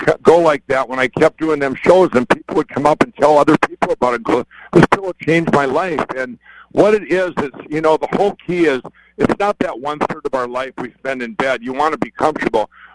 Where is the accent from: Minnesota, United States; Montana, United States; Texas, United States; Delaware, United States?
Minnesota, United States; Chaska; I'm actually sitting in my office right now in my hometown of Chaska, Minnesota.